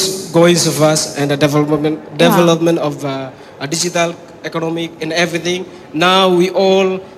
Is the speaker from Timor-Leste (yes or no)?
yes; Timor-Leste; English is a second language; I'm from Timor-Leste.